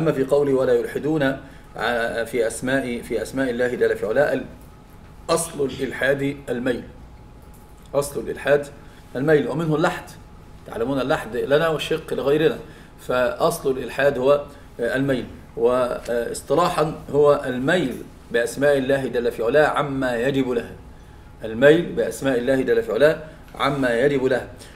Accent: Egypt; فطبعا هناك عندنا في مصر مثلا أصحاب الطرق يقولون أبو خيمة زرقاء

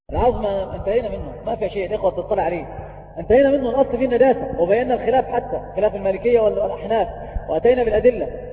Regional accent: Egypt; أواني الفضة والذهب عندنا في مصر، الطفل المدلل عند أمه يقولون عنه ولد وفي فمه ملعقة إيش من ذهب

